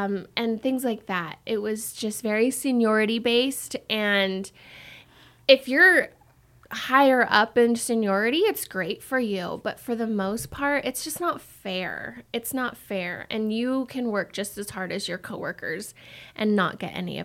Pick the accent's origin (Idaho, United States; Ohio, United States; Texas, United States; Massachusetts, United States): Idaho, United States; I came from Idaho not having a union, and I just felt happier without.